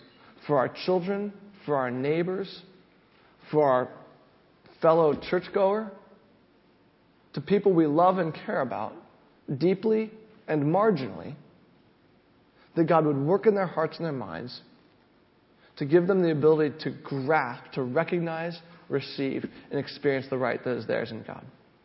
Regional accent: England, United Kingdom; I'm English. I got confirmed in the Church of England. Yeah, I'm a Christian.

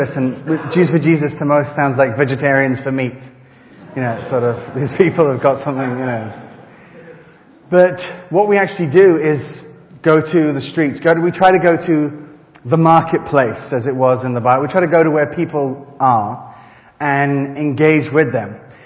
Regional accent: Brighton, South East England, United Kingdom; also born or lived in Israel / Paris, France; I'm a confused background, because you see, my dad's Scottish, and my mother's Moroccan. I was born in Israel, I was raised in Paris, and in the United Kingdom, in Brighton, actually.

